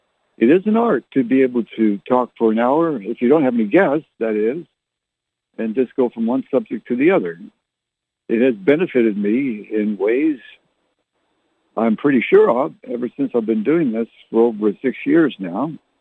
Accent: Canada; also born or lived in Barrie / Halifax / Oromocto / Fredericton; now in San Antonio, United States; I was born and raised in Canada. I was born in Barrie, lived in Halifax, Nova Scotia, Oromocto, and Fredericton, New Brunswick, and Ottawa, Canada.

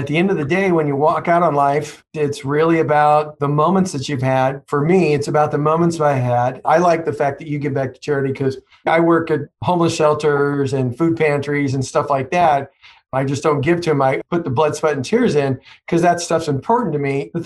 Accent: California, United States; I'd never live in Indiana just because I'm from California and I don't like the cold that much.

